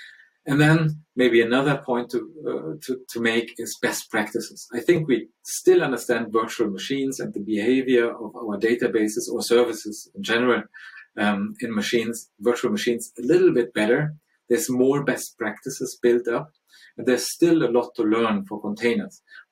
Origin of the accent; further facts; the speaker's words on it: Stockholm, Stockholm County, Sweden; English is a second language; Today I'm presenting here from my hometown, Stockholm